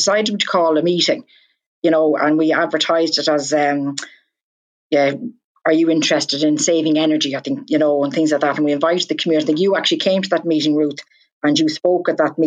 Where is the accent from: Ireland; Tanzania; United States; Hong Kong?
Ireland; Dublin, Leinster; I'm from Dublin originally, from Palmerstown, and my brother's a fireman in Dublin